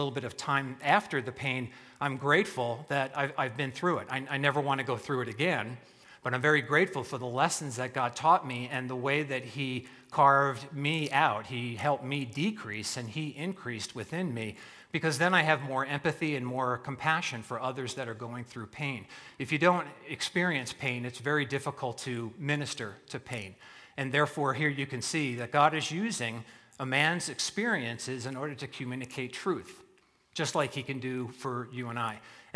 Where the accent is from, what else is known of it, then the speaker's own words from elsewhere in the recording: East Coast, United States; I grew up on the East Coast, and it's the New York Rangers.